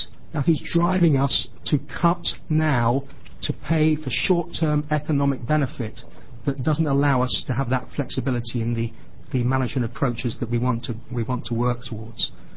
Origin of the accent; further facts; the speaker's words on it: England, United Kingdom; I am not local. I come from England